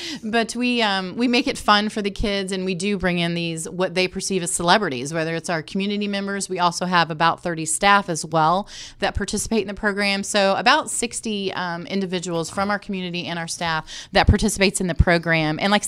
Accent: Indianapolis, Indiana, United States; I was able to come back here, back home. I am from Indianapolis, and do an internship here for the Pacers

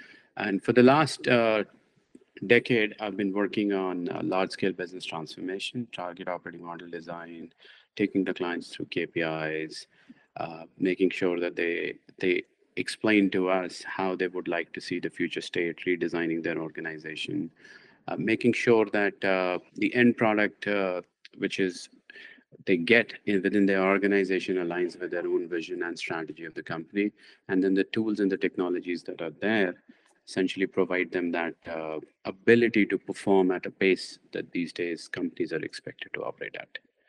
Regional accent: India; moved away as an adult; now in Japan; I'm originally from India. I spent my first 25 years there.

